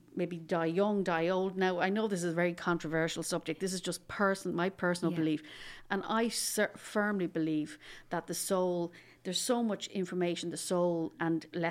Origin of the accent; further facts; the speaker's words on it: Dublin, Leinster, Ireland; I'm from Dublin originally.